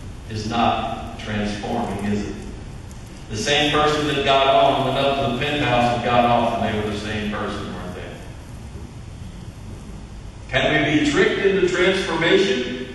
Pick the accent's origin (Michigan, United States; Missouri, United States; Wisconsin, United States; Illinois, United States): Missouri, United States; I'm from Missouri, down there in the Ozarks, the hillbilly country.